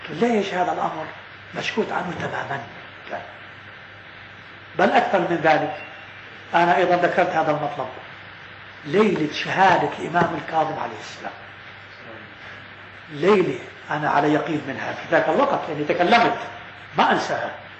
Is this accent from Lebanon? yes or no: yes; Lebanon; طبعا في بعض البلاد مثل عندنا في لبنان